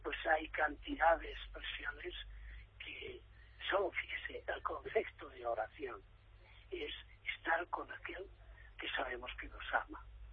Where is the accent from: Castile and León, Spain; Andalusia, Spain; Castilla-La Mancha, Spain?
Castile and León, Spain; Peñaranda de Bracamonte; yo no soy abulense, soy salmantino, de un pueblo de Salamanca, de Peñaranda de Bracamonte